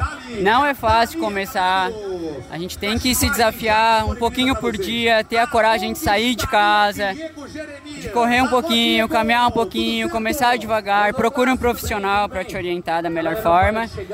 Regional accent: Tubarão, Santa Catarina, Brazil; Então, eu sou de Tubarão

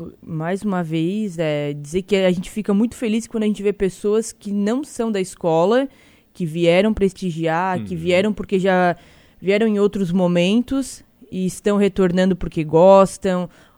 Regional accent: Urussanga, Santa Catarina, Brazil; Eu estou nascido e criado em Uruçanga, então eu conheço praticamente todo mundo.

